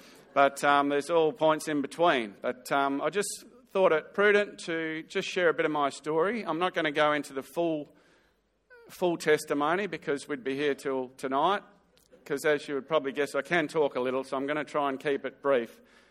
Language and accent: English; Western Australia, Australia; So I'm more Australian than most people in the room. As far as spiritual upbringing goes, had a little bit of Anglican church as a young kid and Sunday school, which and then we shifted out to the farm north of Albany.